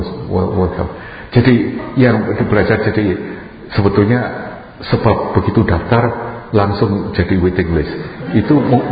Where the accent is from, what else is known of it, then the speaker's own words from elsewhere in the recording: Jakarta, Indonesia; apalagi aku dari Jakarta